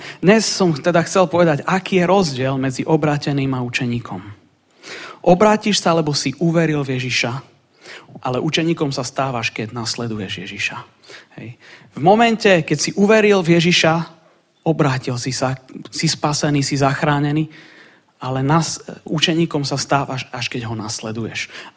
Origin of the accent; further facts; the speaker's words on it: Pereš, Košice Region, Slovakia; ja som vyrastal v zákonníckom zbore na Pereši.